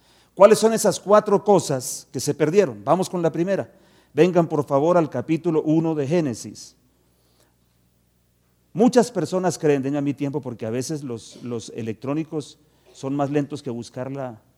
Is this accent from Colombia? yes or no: yes; Santander, Colombia; decimos en mi tierra porque soy santandereano